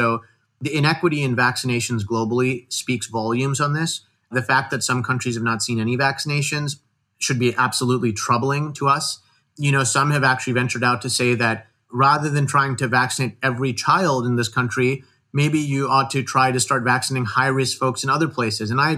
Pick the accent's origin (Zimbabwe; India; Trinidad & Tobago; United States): India; born there; I'm Indian of background. I was born in India. I go back there often.